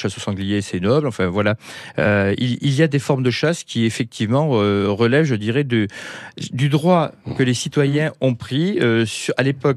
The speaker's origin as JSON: {"language": "French", "region": "the Alps", "country": "France", "tie": "born there", "said": "Je suis né dans les Alpes, je connais très bien les gens qui font de la chasse au chamois"}